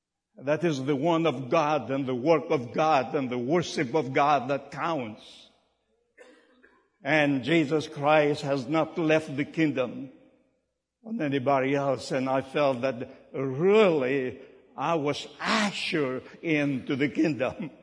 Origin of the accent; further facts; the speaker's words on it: Greece; English is a second language; also born or lived in southern Greece; I was born in Greece, very utmost place in the mountains. I knew nothing about civilization. I grew in the German war, and then after the Civil War, we left everything to find safe in the south part of Greece.